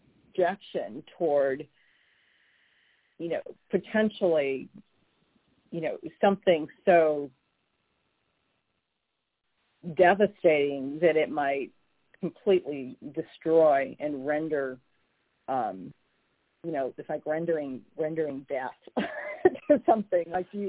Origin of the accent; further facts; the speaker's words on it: Alaska, United States; You know, there's aspects of that in my own upbringing, growing up in Alaska